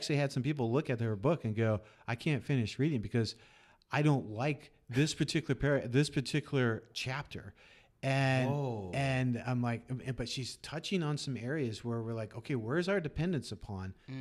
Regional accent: South Bend, Indiana, United States; I grew up in South Bend, but I can't remember so many, that F word being used so often and so prevalent.

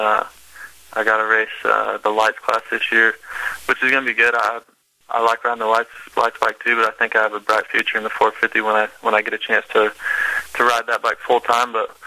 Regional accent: Iowa, United States; Yeah, there's a lot of fast motocrossers that actually come from my town.

